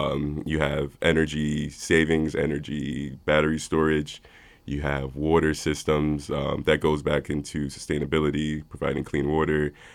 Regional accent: New Haven, Connecticut, United States; As a child growing up in New Haven, we were bordering Hamden, Connecticut

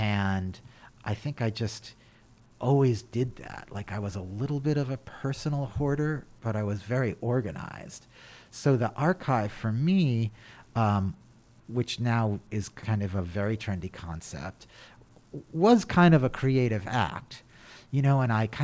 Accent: New York, United States; And as a New Yorker, I did not want to see a bunch of, like, you know, people who didn't live in New York

